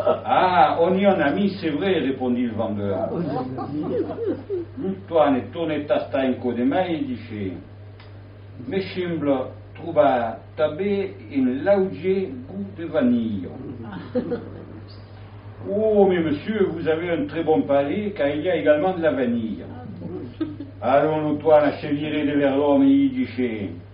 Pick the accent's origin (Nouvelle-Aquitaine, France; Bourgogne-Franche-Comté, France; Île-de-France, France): Nouvelle-Aquitaine, France; Bordeaux; Ah, moi je suis de Bordeaux, et pas de mes mains près Bordeaux.